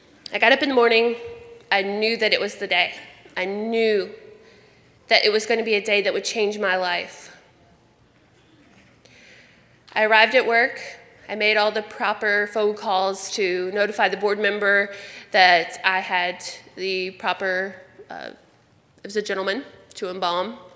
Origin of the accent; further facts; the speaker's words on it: Tennessee, United States; moved away as an adult; now in Keene, United States; I grew up in West Tennessee. It was hard enough to figure out where Nashville was, much less any other state. So I got on an airplane, and I flew for the first time to New Hampshire.